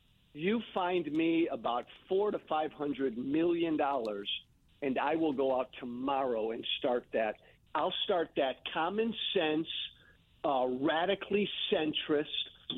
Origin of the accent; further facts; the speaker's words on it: Illinois, United States; I come from Illinois.